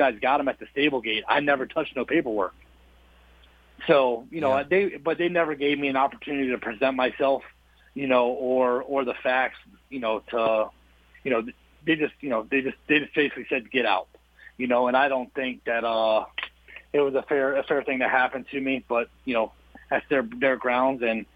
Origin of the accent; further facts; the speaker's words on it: Maryland, United States; in my home state of Maryland.